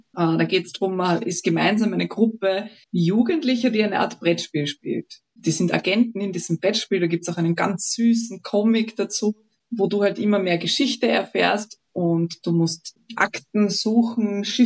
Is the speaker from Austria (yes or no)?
yes; Austria; Also praktischerweise gibt es bei uns in Österreich